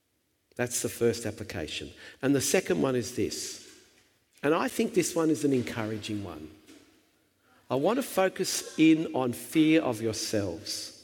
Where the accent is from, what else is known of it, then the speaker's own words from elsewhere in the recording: Albury, New South Wales, Australia; I grew up in Albury and I went to Albury Primary School, Albury Public School.